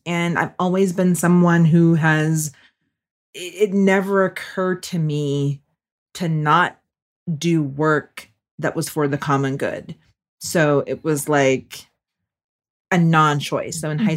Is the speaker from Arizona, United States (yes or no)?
no; Georgetown, South Carolina, United States; I say that I'm now South Carolina born, raised, and returned because I grew up in Georgetown, South Carolina, a little small town in between Charleston and Myrtle Beach